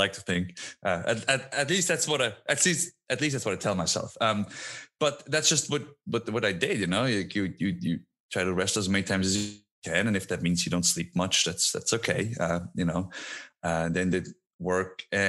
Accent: Switzerland; born or raised there; moved away

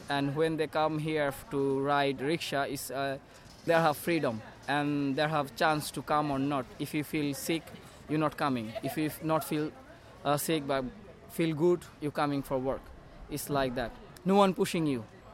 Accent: Bangladesh; English is a second language; I'm from Bangladesh.

